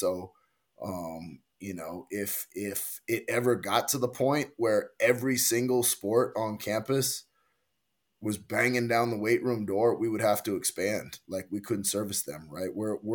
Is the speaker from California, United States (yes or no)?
yes; California, United States; also born or lived in Texas; I'm from California, initially. And, yes, I have been in Texas. I coached at Texas Tech and I coached at Texas State